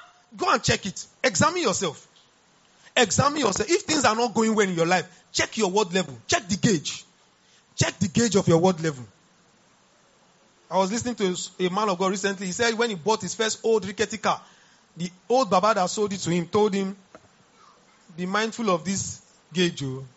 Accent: Niger Delta, Nigeria; I come from the Niger Delta. And I know that if I want to enjoy the rivers in the night, the ocean, I go there around 6 p.m.

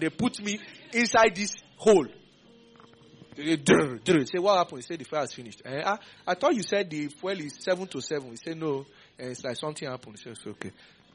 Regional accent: Ife, Osun, Nigeria; The day they gave birth to me, there was no light in Ife. I was born in Ife. There was no light.

